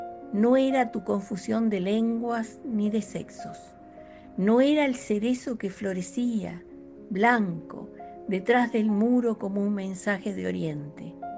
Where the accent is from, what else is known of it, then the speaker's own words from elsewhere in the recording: Uruguay; de Uruguay